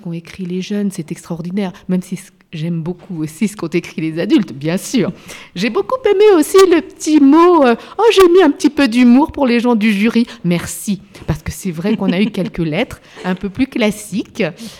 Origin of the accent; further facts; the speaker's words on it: Nouvelle-Aquitaine, France; Je suis originaire de la Creuse.